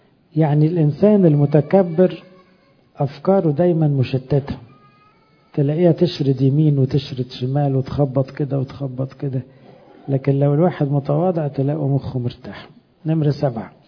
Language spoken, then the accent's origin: Arabic; Egypt; والحمد لله إحنا كمصريين يعني عندنا وباء، يعني مش مرض، عندنا محترفين للنكد